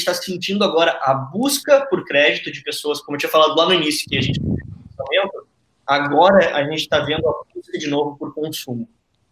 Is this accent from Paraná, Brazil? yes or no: no; Santa Maria, Rio Grande do Sul, Brazil; also born or lived in São Paulo; Eu saí de São Paulo e vim para minha cidade, eu sou do interior do Rio Grande do Sul, de Santa Maria.